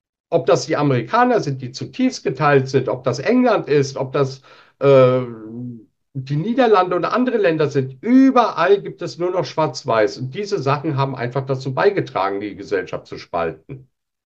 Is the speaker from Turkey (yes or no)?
yes; Turkey; Dann würde ich als Türke sagen, das ist dein Recht.